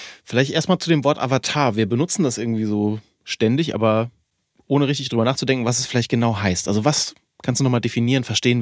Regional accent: Rhineland-Palatinate, Germany; ich bin da in der Nähe auch aufgewachsen, also noch in Rheinland-Pfalz, aber eigentlich quasi Saarland. Da wird es relativ schnell ländlich, wenn man Saarbrücken verlässt.

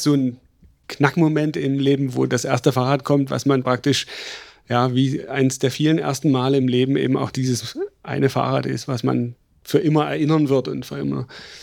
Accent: East Germany, Germany; Für uns Ostdeutsche oder für mich war es eine Freiheitsmaschine.

